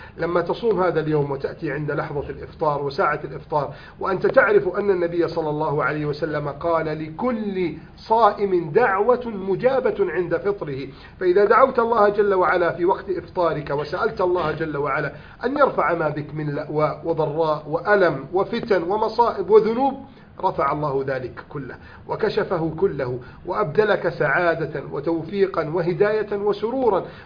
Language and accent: Arabic; Egypt; بلدنا مصر